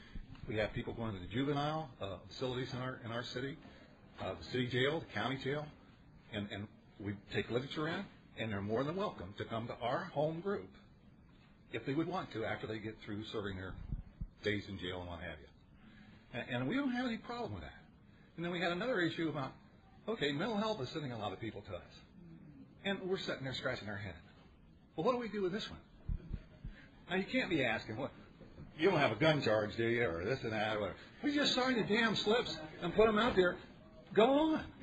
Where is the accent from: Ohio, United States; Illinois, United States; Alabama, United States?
Ohio, United States; Zanesville; I'm from Zanesville, Ohio, and Northside Group.